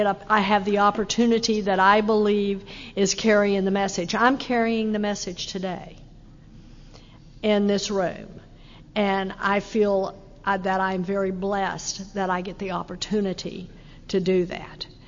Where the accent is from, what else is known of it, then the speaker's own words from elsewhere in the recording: Texas, United States; I come from Texas. I got sober in Texas